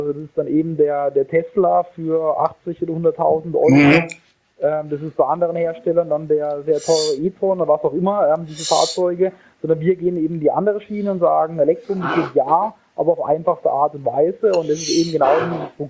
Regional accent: Karlsruhe, Baden-Württemberg, Germany; born there; Ich komme gebürtig aus Karlsruhe und habe dort an der Uni Maschinenbau studiert

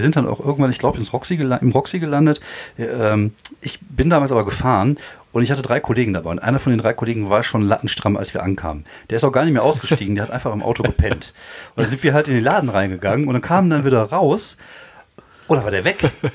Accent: Wuppertal, North Rhine-Westphalia, Germany; Also ich komme ja aus Wuppertal.

